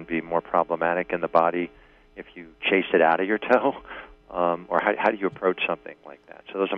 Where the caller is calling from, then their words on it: New York, United States; From New York.